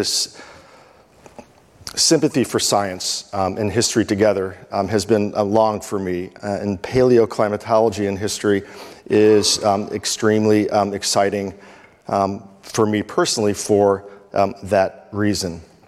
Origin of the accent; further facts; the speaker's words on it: Chicago, Illinois, United States; When I was a young boy growing up in Chicago, there was a television serialization of a Czech movie